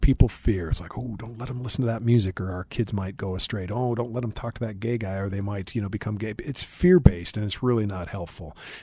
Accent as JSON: {"language": "English", "region": "Wisconsin", "country": "United States", "said": "but I'm not a beer drinker, even though I'm from Wisconsin."}